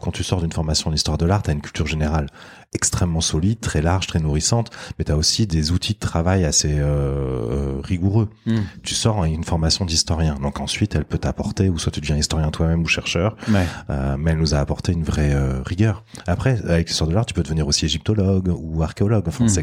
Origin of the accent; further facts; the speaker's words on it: Bordeaux, Nouvelle-Aquitaine, France; also born or lived in Versailles; Donc moi j'ai grandi un peu, j'ai grandi à Versailles, ensuite on est parti à Bordeaux